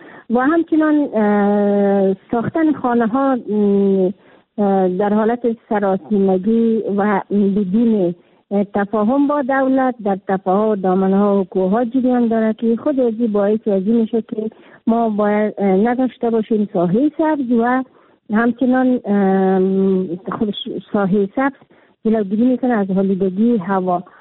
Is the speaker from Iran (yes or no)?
no; Kabul, Afghanistan; در شهر کابل، که خودم یک کابلی هستم